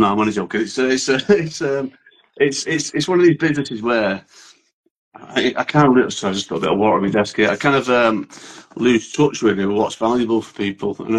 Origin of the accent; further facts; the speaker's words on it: Manchester, North West England, United Kingdom; now in Edinburgh, United Kingdom; I'm from Manchester. I moved up to near, I'm just near Edinburgh now.